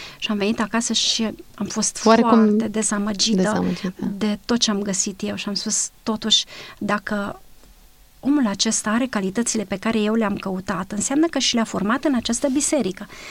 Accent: Baia Mare, Maramureș County, Romania; Eu sunt din Baia Mare și de aceea am căutat biserica în Baia Mare.

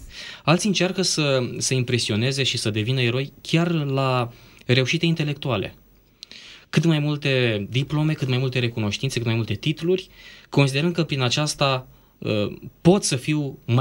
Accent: Romania; Noi ca români avem aceasta în sânge cumva

